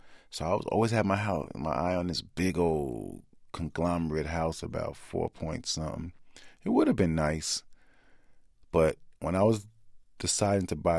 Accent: Queensbridge, New York, United States; And, you know, it made a difference for me because, all right, I'm from Queensbridge. It was a rough ride

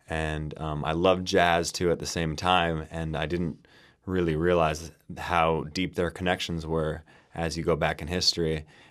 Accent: New York, United States; growing up in New York, I always considered jazz to be more related to fast licks and saxophone playing.

